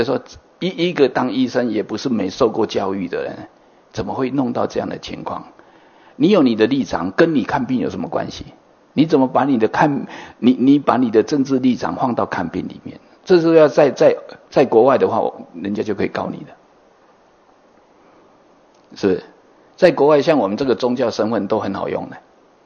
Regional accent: Taiwan; 我是土生土长的，我讲的是台语，

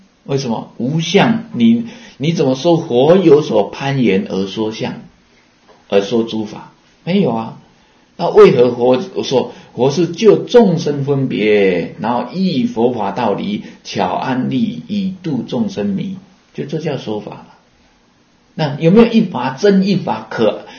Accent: Taiwan; accent: Taiwanese; 那我们台湾话的空是那个空空，

